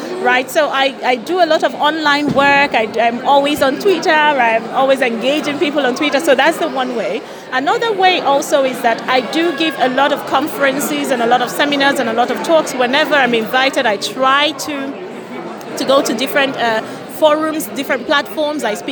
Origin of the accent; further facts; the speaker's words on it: Nigeria; I come from Nigeria, as you mentioned earlier, and growing up in Nigeria, I actually didn't realize that abortion was legal in any part of the world